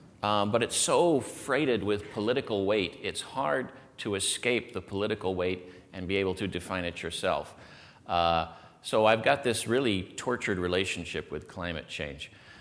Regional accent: Walla Walla, Washington, United States; born there; I was born in Walla Walla.

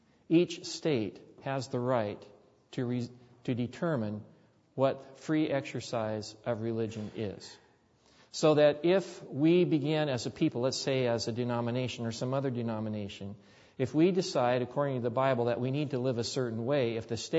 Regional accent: United States; I will salute the flag because I'm an American citizen, and I love my country.

